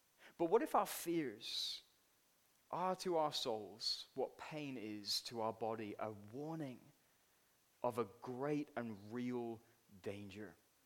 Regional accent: England, United Kingdom; So as English people do, we gave each other a sheepish nod and stood there awkwardly for 5 minutes in total silence.

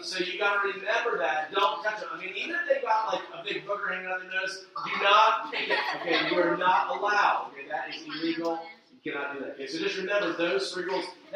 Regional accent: South Carolina, United States; I grew up in South Carolina, and then my dad was a Taekwondo instructor.

